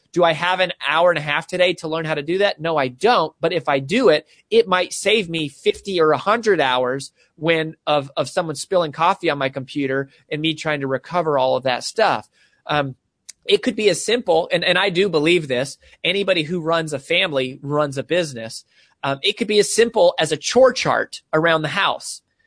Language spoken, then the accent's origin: English; Colorado, United States; the classic sort of signature story is that I grew up in Colorado, and in Colorado, we are famous for the Rocky Mountains.